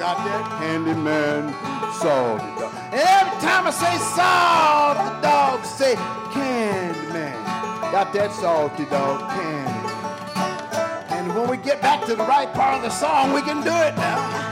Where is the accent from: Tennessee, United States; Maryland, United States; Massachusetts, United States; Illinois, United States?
Tennessee, United States; After I straighten out my home state of Tennessee.